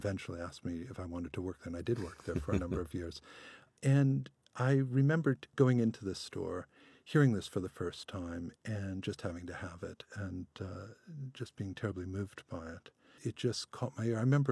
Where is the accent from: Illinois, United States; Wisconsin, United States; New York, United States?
Illinois, United States; I think I probably before then convinced my mom or dad to buy records for me when I was growing up near Chicago.